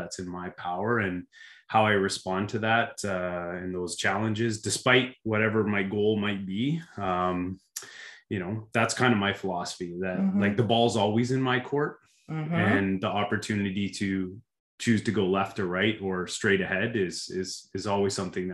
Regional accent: Lucan, Ontario, Canada; Well, I grew up in Lucan, Ontario, where I spent most of my childhood. Attended Medway High School

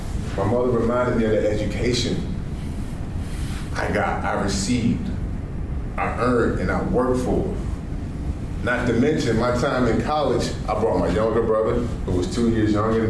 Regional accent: Norfolk, Virginia, United States; We're from Norfolk. So then when we moved to the city of Virginia Beach, I'm going to the same high school where my grandmother cleaned their houses.

